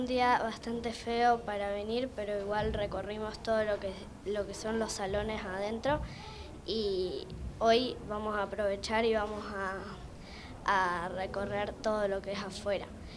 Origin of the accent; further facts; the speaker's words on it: Paraná, Entre Ríos, Argentina; Somos de Paraná y vinimos a pasear a Buenos Aires.